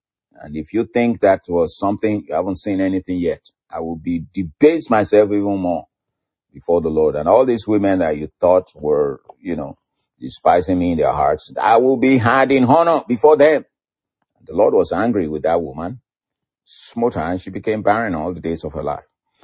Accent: Nigeria; first language Yoruba; English is a second language; We got a proverb in my native language, the Yoruba language of Nigeria.

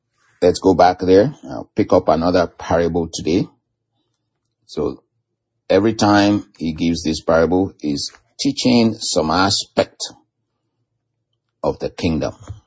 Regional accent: Nigeria; when I was a young man growing up in Nigeria

